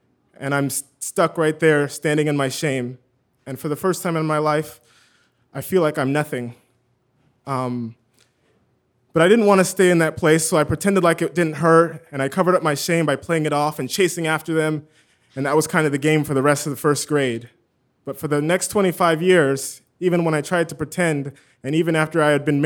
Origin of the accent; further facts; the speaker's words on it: California, United States; I just moved back to my hometown. It's a small town, an hour east of Los Angeles.